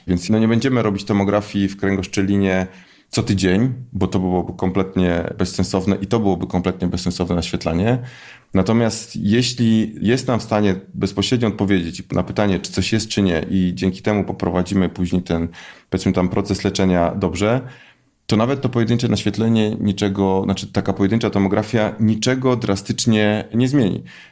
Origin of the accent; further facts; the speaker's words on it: Poznań, Greater Poland Voivodeship, Poland; żeby tylko przyjeżdżać do Poznania, bo jestem z Poznania.